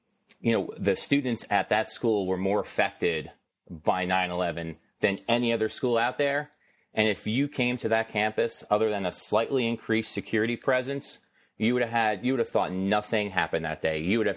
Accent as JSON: {"language": "English", "town": "New York City", "region": "New York", "country": "United States", "tie": "born or raised there", "said": "born and raised in New York City. I actually went to high school about 5 minutes from the Trade Center."}